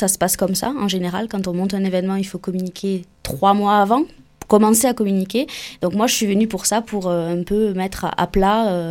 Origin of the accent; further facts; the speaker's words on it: Occitanie, France; même si je suis du Tarn-et-Garonne à l'origine.